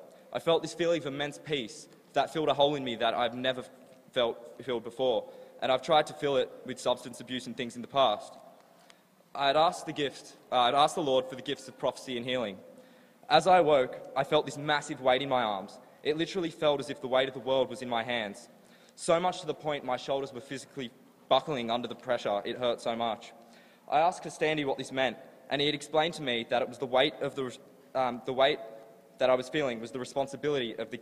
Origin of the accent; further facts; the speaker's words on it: Penrith, New South Wales, Australia; I'm from Penrith.